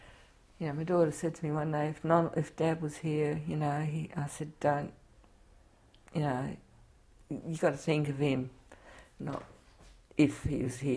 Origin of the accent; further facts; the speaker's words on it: Australia; born there; I was born in Australia, but they said, you're not, people think I'm Italian because I speak with my hands.